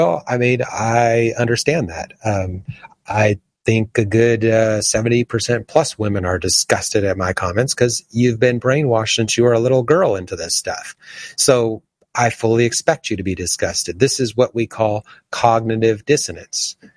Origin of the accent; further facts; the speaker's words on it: Italy; I never got up in public and said we need to celebrate Italy when I'm from Italy.